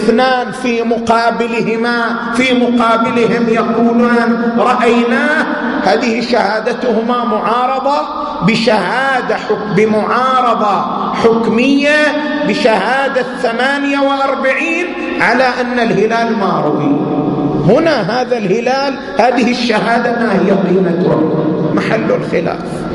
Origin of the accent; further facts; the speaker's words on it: Qatif, Eastern Province, Saudi Arabia; مثلا يحصل أنه عندنا في القطيف خرج 100 شخص